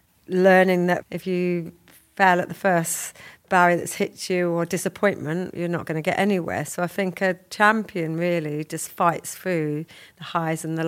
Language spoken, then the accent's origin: English; South East England, United Kingdom; I grew up in Kent, you know, white and white, Count of Kent, as I say it, you know, as a mixed race child to a white mother, white siblings, white stepdad, white school friends, white everybody around